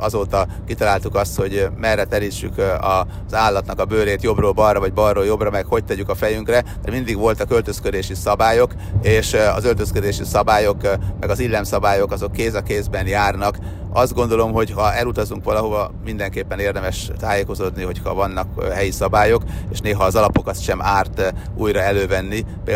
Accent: Győr-Moson-Sopron, Hungary; born there; nálunk is ott, ahol én születtem és sokszor jártam, azon a részen ott a Fertőtó magyar oldalán

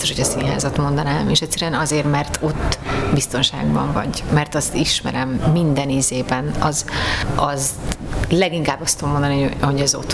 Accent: Budapest, Hungary; born there; Egyfelől az ellen is lázadtam, hogy engem ne az alapján ítéljenek meg, hogy én ott oda születtem, mert mindaz, amit ők gondolnak a rózsadombról, ez nem úgy

